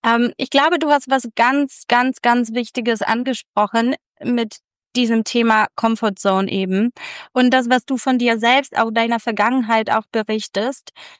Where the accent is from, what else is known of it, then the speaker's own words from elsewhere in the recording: Poland; ich komme aus Polen